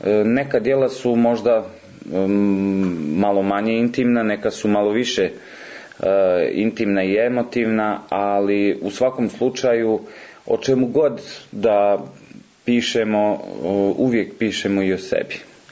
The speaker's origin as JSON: {"language": "Serbian", "town": "Bosanski Brod", "region": "Republika Srpska", "country": "Bosnia & Herzegovina", "tie": "born or raised there", "said": "Ja sam inače iz Bosanskog Broda i mnogo sam pisao o mojim nekim iskustvima i djetinjstvu koje sam proveo tamo."}